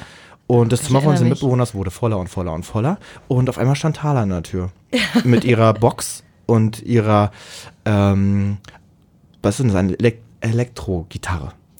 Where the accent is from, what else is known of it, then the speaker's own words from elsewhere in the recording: Berlin, Germany; Ich bin Berliner